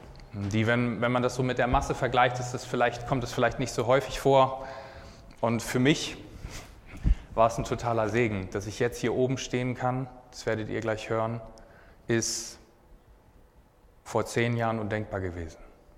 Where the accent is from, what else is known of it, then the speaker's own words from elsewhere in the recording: Hamburg, Germany; also born or lived in Bremen; now in Frankfurt, Germany; Ich komme aus Frankfurt derzeit, ursprünglich aber aus Hamburg und Bremen. Das heißt, ich bin Norddeutscher.